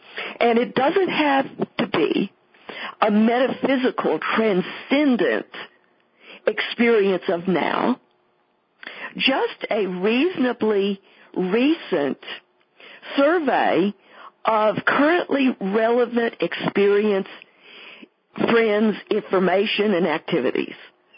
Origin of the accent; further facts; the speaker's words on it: Texas, United States; I used to say y'all as a Texan, as a generality